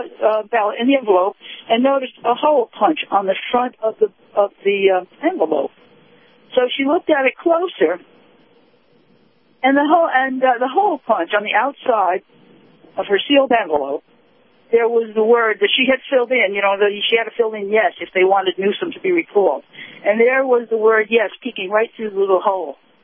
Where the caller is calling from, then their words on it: Sarasota, Florida, United States; Good morning, Captain. … from Sarasota.